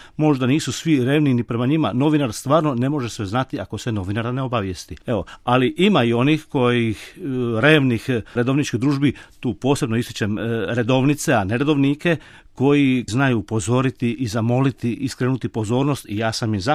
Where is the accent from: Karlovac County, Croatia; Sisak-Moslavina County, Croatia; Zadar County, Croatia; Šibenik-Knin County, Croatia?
Šibenik-Knin County, Croatia; Šibenik; ja sam rodom iz Šibenika